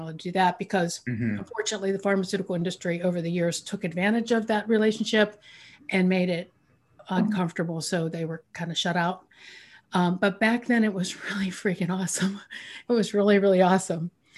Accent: Pennsylvania, United States; So to start with, I grew up outside of Pittsburgh, and I was the first in my family to go to college

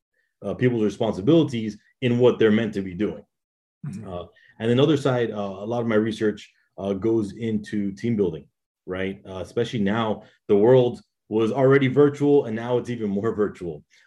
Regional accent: Florida, United States; Myself, so born and raised in South Florida, I went to the University of Miami, did computer engineering there

